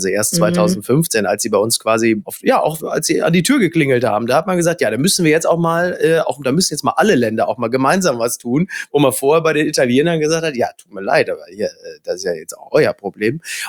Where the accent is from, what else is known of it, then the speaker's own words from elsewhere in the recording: Castrop-Rauxel, North Rhine-Westphalia, Germany; in meiner Heimatstadt Castrop-Rauxel